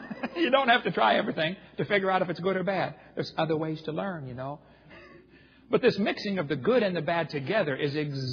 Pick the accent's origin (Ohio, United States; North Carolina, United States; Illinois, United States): Illinois, United States; East Peoria; I was raised in East Peoria, Illinois